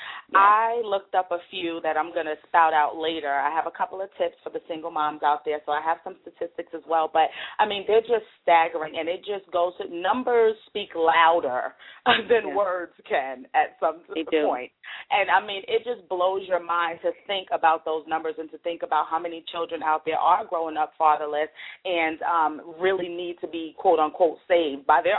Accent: Brooklyn, New York, United States; now in Virginia, United States; I grew up in Brooklyn all my life. I've only actually been in Virginia for about 4 years.

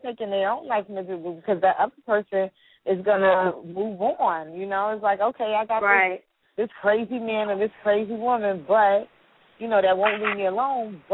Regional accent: New York, United States; now in Trenton, United States; I'm from New York, but I'm in New Jersey now, Trenton.

